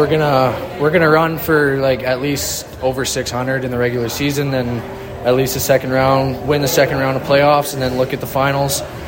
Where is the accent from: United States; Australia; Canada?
Canada; Olds, Alberta; also born or lived in Red Deer / Airdrie; From west of Olds. I live on a farm there. I played in Olds for most of my minor hockey, then moved to Red Deer, then went to Airdrie.